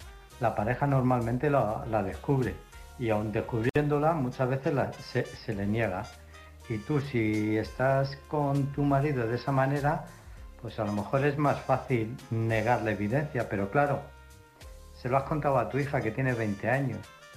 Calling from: Illescas, Castilla-La Mancha, Spain; de Illescas.

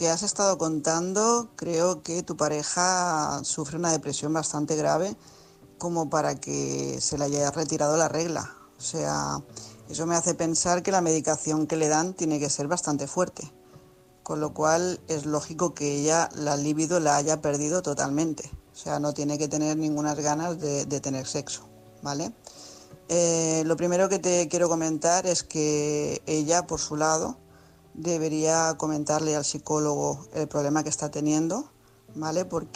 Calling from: Tarragona, Catalonia, Spain; corresponsal de Tarragona

